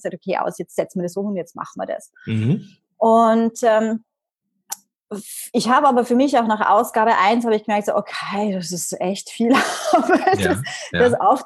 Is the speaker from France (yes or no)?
no; Vienna, Austria; born there; komme aus Österreich, gebürtige Wienerin.